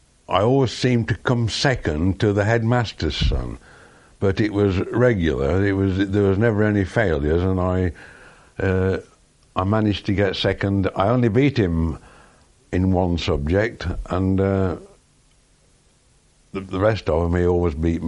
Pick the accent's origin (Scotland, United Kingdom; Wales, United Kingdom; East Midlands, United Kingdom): East Midlands, United Kingdom; Ruddington; born there; I was born in Ruddington, near Nottingham, on the 4th of August, 1922.